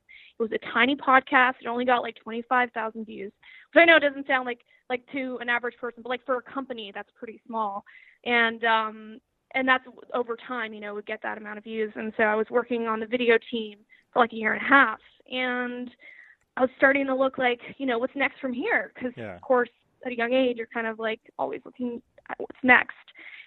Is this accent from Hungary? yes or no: no; Quebec, Canada; growing up in Canada, the part that I grew up in, especially Quebec overall, it's different than the rest of Canada.